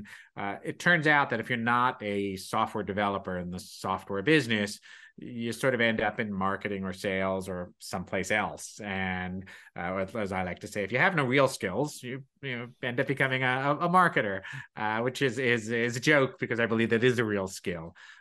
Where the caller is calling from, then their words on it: Connecticut, United States; I am in my home in the quiet corner of Connecticut, northeastern Connecticut, literally 4 miles from the Massachusetts border.